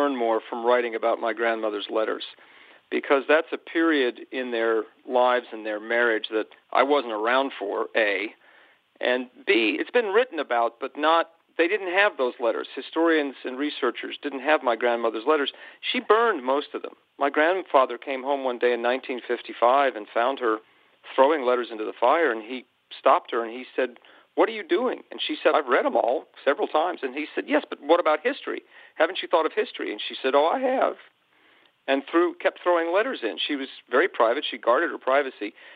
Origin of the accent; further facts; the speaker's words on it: New York, United States; Born and raised in New York.